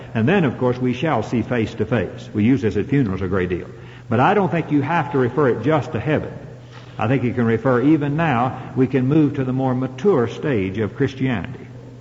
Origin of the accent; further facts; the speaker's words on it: Midwest, United States; I'm from the Middle West, where innately we are not as emotional as Southern people are.